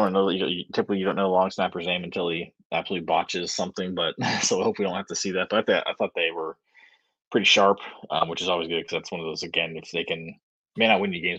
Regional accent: Indiana, United States; it was just something growing up in Northern Indiana about Notre Dame week.

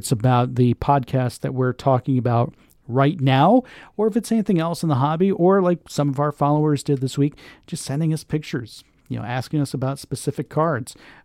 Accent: Seffner, Florida, United States; And for me, growing up in Little Sefner, Florida, which is outside of Tampa, it's about 20 minutes outside of Tampa

